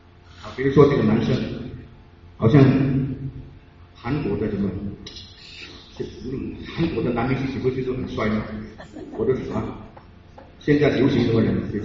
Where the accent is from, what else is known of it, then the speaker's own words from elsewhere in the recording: Shanghai, China; 我二十八岁认识女生，我是上海人